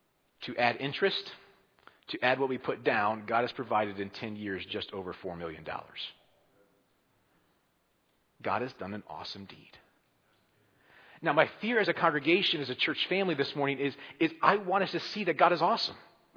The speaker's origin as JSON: {"language": "English", "region": "Midwest", "country": "United States", "said": "I'm a Midwesterner, not a Wisconsiner by heart, but I'm a Midwesterner by heart."}